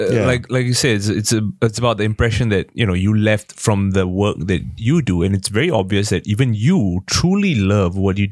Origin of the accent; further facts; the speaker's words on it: Bedok, East Region, Singapore; Like I grew up in Bedok South. I went to a neighborhood school.